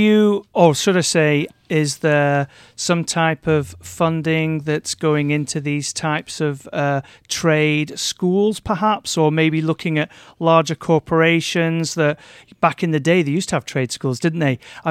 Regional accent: England, United Kingdom; because obviously I'm from England, not from America.

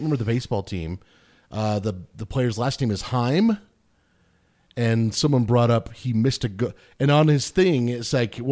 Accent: Wyoming, United States; And I grew up in Western Wyoming. I grew up right here in this valley. We're not far from the Wind River Indian Reservation.

